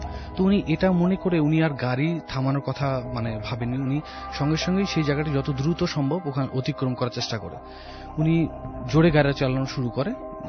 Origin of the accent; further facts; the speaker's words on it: Dhaka, Dhaka Division, Bangladesh; মালিবাগ চৌধুরীপাড়া থেকে এসেছি।